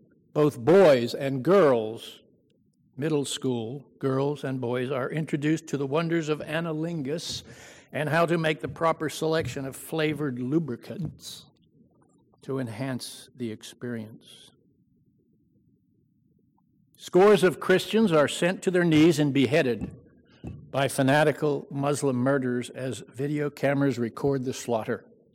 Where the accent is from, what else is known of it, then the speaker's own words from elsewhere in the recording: Pennsylvania, United States; In my home state of Pennsylvania, this very week